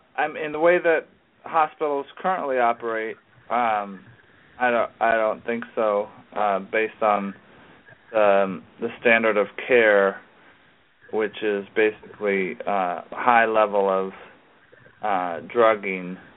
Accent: Eugene, Oregon, United States; Yeah, Eugene, Oregon, where I grew up.

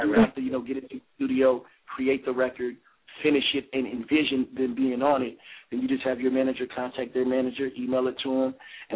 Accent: Phoenix, Arizona, United States; born or raised there; also born or lived in Pennsylvania

